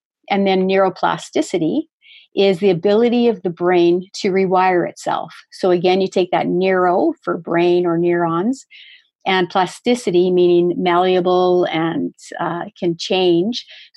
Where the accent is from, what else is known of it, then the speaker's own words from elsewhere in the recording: Saskatchewan, Canada; I'm from Saskatchewan and you're from Alberta. So we have prairie fields.